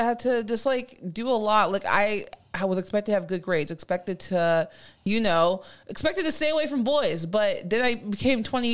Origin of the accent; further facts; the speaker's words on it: Dayton, Ohio, United States; born there; So I was born in Dayton, Ohio. First generation, as many of you guys may know, Nigerian-American